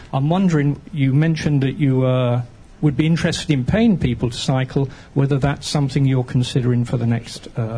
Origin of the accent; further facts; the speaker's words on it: England, United Kingdom; and I'm from England